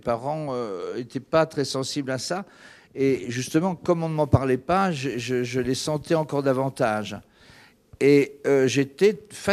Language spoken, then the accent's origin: French; Grand Est, France; born there; Moi, je suis né dans les Ardennes, donc un pays de fées, de féeries.